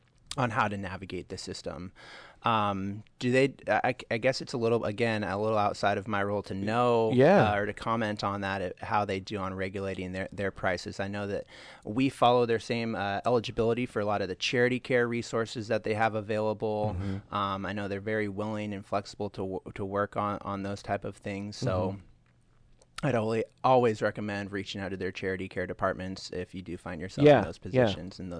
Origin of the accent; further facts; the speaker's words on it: Gig Harbor, Washington, United States; now in Tacoma, United States; I grew up in Gig Harbor, attended Washington State University, go Cougs.